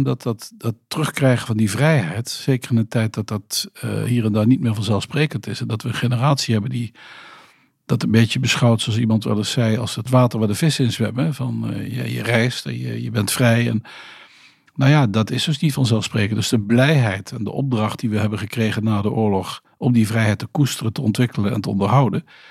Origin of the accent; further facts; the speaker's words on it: Veghel, North Brabant, Netherlands; Ik kom uit Veghel, hè? Nu Meijerijstad. Dus een jongen die opgegroeid is met Market Garden, Airborne, herdenkingen